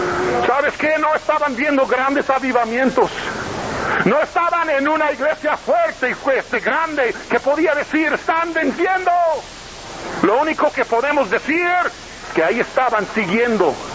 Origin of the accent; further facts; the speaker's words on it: Roswell, New Mexico, United States; born there; cuando yo tenía 17 años, fui con mi papá, mis padres, fuimos a la ciudad donde yo nací, Roswell. Por eso algunos dicen que soy extraterrestre, porque yo nací en Roswell.